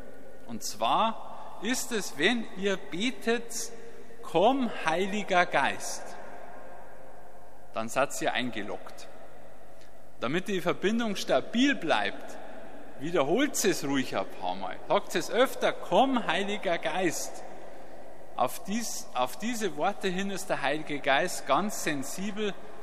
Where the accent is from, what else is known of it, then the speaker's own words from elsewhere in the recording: Bavaria, Germany; Ich komme ja so aus dem Landkreis Landshut, aus Niederbayern.